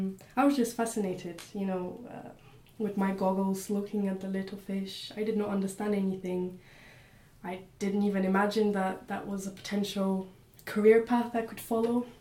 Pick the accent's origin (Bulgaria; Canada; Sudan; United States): Bulgaria; Plovdiv, Plovdiv Province; so I'm originally from Bulgaria, from a town called Plovdiv. And it's sort of in the middle of the country.